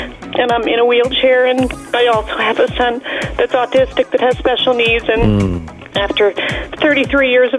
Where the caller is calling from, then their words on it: Pennsylvania, United States; I'm calling from Pennsylvania.